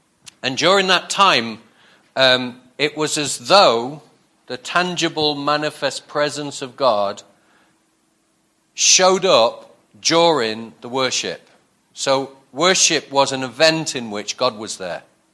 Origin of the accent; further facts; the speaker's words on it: Blackpool, North West England, United Kingdom; Yeah, we're from Blackpool and Lytham St. Anne's, which is posh Blackpool, where the tide knocks before it comes in.